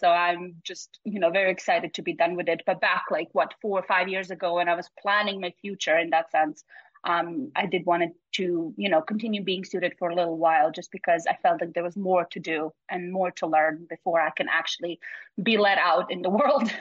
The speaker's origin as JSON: {"language": "English", "country": "Bosnia & Herzegovina", "tie": "born or raised there", "second_language": "English", "said": "I've just mentioned I'm from Bosnia, so I started my secondary education, high school in Bosnia."}